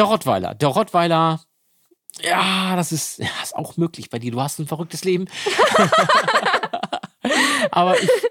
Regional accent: Hamburg, Germany; Das nochmal für mich als Hamburger.

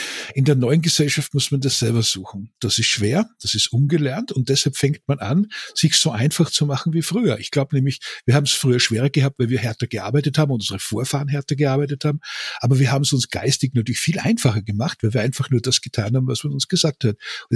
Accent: Austria; moved away as an adult; now in Stuttgart, Germany; sitze bei Stuttgart, sonst sind alle ganz böse, seit 30 Jahren schon bin ich hier, seit 35, aber kein Problem. Ich bin Österreicher und schaue immer mit Verwunderung auf die Entwicklung in dieses Land, aus dem ich komme

